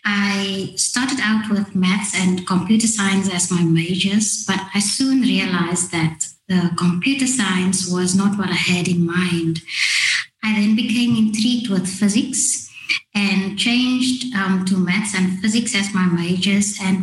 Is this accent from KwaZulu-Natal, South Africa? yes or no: no; Cape Town, Western Cape, South Africa; I'm a South African, born and raised in Cape Town, in the northern suburbs of the Western Cape. I am currently doing my PhD in oceanography at the University of Cape Town.